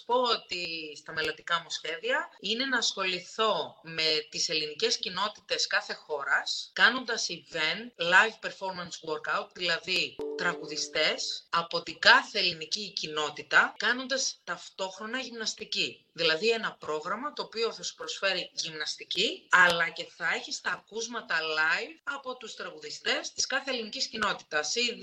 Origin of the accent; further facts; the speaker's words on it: Australia; moved away as an adult; now in Greece; εγώ είμαι το 83 γεννητής. Πέρασα πάρα πολύ ωραία, αλλά μετά το 2008 έφυγα από την Αυστραλία και ήρθα για διακοπές στην Ελλάδα. Και παρέμεινα. Ακόμα είμαι εδώ.